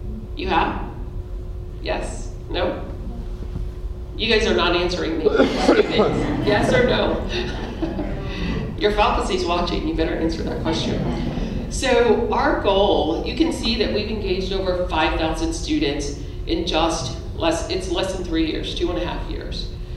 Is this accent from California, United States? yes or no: no; Alabama, United States; you guys, I grew up in Alabama and I don't know about half these places.